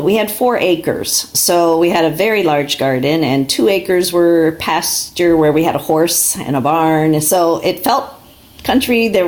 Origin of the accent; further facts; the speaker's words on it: Maryland, United States; also born or lived in Washington, D.C.; I was born in Washington, D.C. My family lived just outside of D.C. in Maryland.